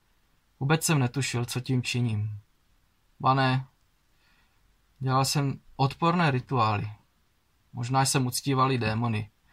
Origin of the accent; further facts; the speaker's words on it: Olomouc Region, Czechia; now in Chrášťany, Czechia; a pocházím z Hané na Moravě, v Chrášťanech u Prahy. Trvale žiji asi 15 let.